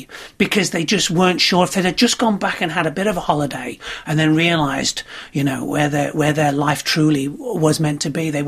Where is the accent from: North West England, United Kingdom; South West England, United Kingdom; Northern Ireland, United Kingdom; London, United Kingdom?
North West England, United Kingdom; Chester; now in Australia; So I go and do the Chester Comedy Festival, and it's great. It's my hometown. I'm the headlining show at the Chester Town Hall, and it's full, and I have a lovely time.